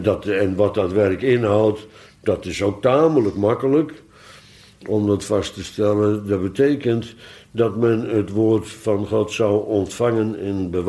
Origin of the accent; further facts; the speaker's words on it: Netherlands; born there; Tenminste, ik ben een inboorling in Nederland. Ik ben in Nederland geboren.